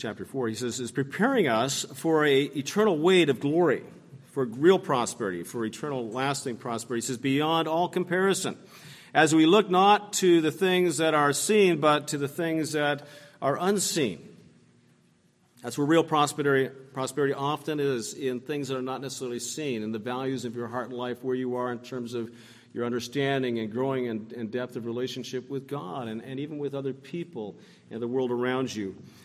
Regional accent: Canada; I was raised growing up in the Anglican Church in Canada here, and I wasn't a Christian, but we had Christian values and morals to a certain degree in our household.

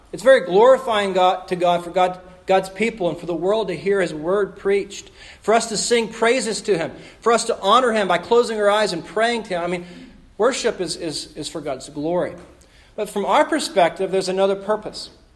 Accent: Alabama, United States; now in Fresno, United States; Perhaps that doesn't happen here in Fresno that much. It happens all the time growing up in Alabama.

